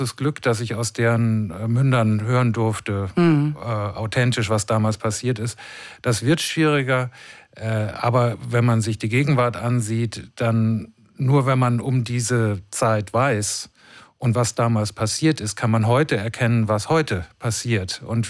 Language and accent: German; Dachau, Bavaria, Germany; Also ich bin in den 70ern in Dachau aufgewachsen